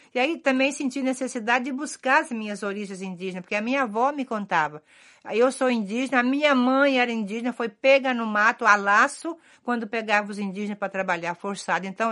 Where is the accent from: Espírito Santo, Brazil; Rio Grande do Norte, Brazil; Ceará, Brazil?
Espírito Santo, Brazil; also born or lived in São Paulo / Minas Gerais; No Brasil, eu comecei minha caminhada muito longe, lá no Espírito Santo, onde eu nasci. Fiz meus primeiros anos de formação lá, depois a São Paulo, no Brasil, onde era o meu noviciado.